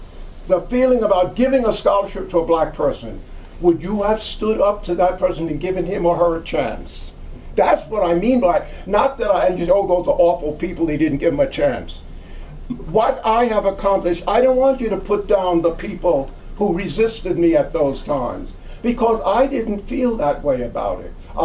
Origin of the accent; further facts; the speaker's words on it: New York City, New York, United States; Growing up in New York City, the Depression years of the 30s, you know, when my parents could feed, clothe, and house us, but they couldn't do any extra.